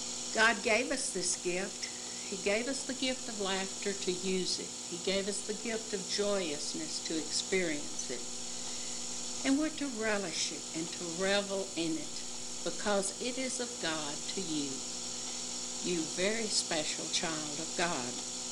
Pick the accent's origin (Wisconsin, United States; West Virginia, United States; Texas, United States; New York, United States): Texas, United States; Fort Griffin; My sister and I grew up in Fort Griffin, Texas, on the Clear Fork of the Brazos River.